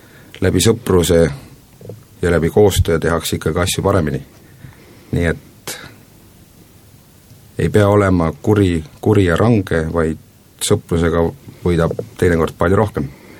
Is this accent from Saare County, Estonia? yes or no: yes; Pihtla, Saare County, Estonia; born there; olen sündinud Pihtla vallas, käinud Kaali koolis ja vanemad elavad mul seal